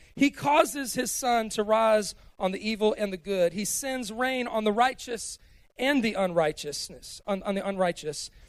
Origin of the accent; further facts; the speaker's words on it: Cleveland, Ohio, United States; Growing up in Cleveland, Ohio, we were never really that much into college football.